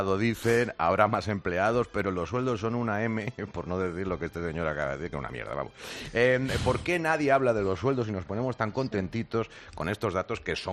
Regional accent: Madrid, Community of Madrid, Spain; Que yo soy madrileño, chavalote.

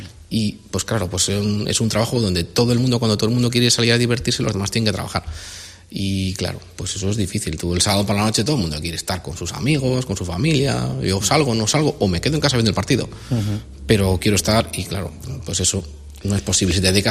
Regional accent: Hoznayo, Cantabria, Spain; Ah, pues yo soy de Hondayo.

